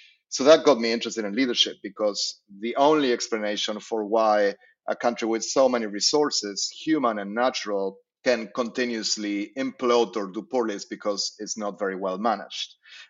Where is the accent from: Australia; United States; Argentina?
Argentina; So I grew up in Argentina, which I think is the only perpetually declining country in the world or in modern history.